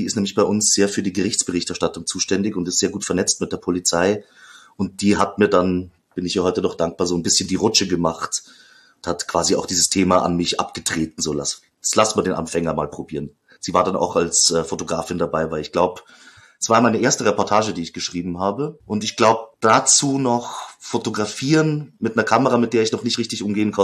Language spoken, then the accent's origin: German; Upper Austria, Austria; Ich war nie heimisch in Waldkirchen. Ich komme zwar aus der Gegend, also auf der österreichischen Seite.